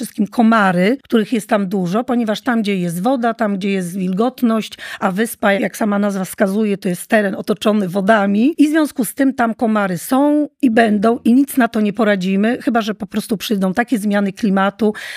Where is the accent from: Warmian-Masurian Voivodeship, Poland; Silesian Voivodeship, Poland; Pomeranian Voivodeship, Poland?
Pomeranian Voivodeship, Poland; Słupsk; also born or lived in Ustka; Ja pochodzę ze Słupska, całe życie w Ustce nad morzem, więc mnie morze bardziej pociąga niż góry.